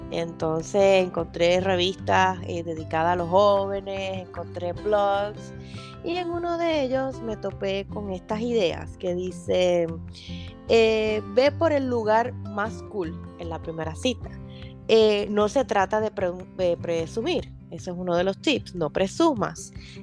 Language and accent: Spanish; Puerto Rico; En Puerto Rico, de donde yo vengo, las mamás no nos hablaban de absolutamente nada.